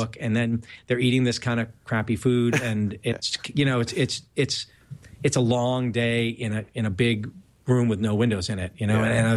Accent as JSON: {"language": "English", "town": "Boston", "region": "Massachusetts", "country": "United States", "accent": "Boston", "said": "With my Boston accent."}